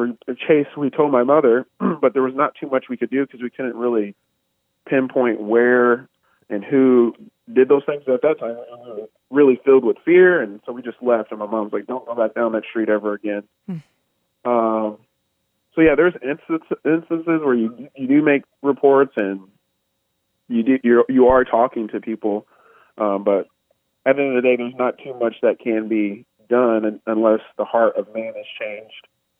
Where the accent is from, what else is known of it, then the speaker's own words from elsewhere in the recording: Des Moines, Iowa, United States; Growing up on the east side, I was a victim of a hate crime.